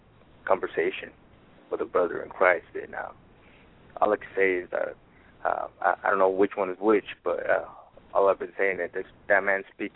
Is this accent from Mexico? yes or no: yes; León, Guanajuato, Mexico; I'm a Mexicano. I'm from León, Guanajuato, Mexico. I speak both languages, Spanglish and English.